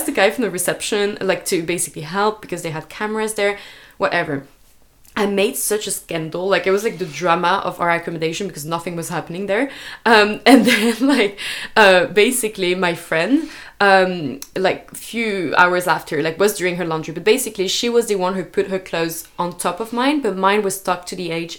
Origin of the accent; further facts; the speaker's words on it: France; English is a second language; because I was coming from France.